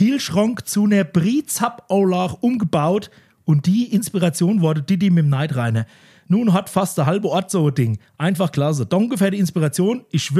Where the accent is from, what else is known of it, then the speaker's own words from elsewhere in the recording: Lützelbach, Hesse, Germany; Breuberg so, ist halt so 5 Kilometer von Lützelbach weg, wo ich herkomme.